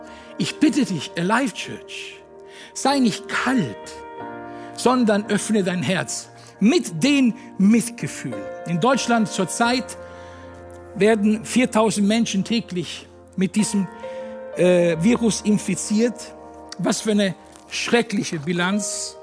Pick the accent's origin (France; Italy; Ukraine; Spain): Italy; Und ich als Italiener bin sehr, sehr berührt